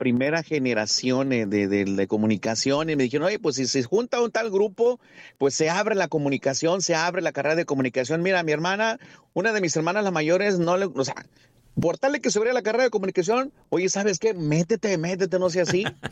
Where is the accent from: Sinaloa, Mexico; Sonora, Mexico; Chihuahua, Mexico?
Sinaloa, Mexico; es un andariego de esta vida que nada más es un plebeyo, pero soy originario de Sinaloa. De Sinaloa, soy el mayor de 6 hijos